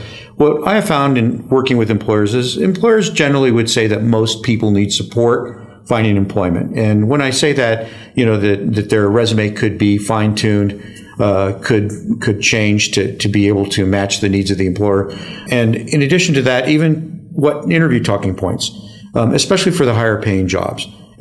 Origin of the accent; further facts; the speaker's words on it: Albuquerque, New Mexico, United States; also born or lived in Taos; So I'm originally from Taos, New Mexico. I've lived in Taos, oddly enough, though, only the first 6 years of my life. We moved to Albuquerque.